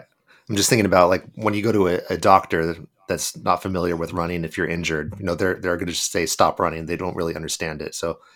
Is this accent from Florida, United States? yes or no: no; Los Angeles, California, United States; So I'm from Los Angeles, and this is really the first year I've heard of this thing.